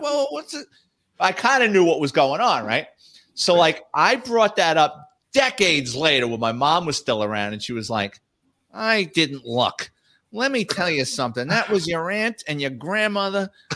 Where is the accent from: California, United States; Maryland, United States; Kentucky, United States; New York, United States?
New York, United States; New York City; I always wanted to be a New York City police detective because I grew up in New York City.